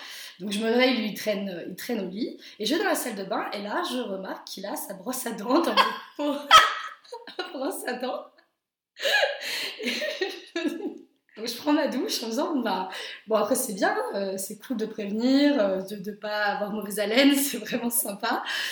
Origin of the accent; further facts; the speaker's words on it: Lyon, Auvergne-Rhône-Alpes, France; moved away as an adult; now in Berlin, Germany; Et je suis originaire de Lyon.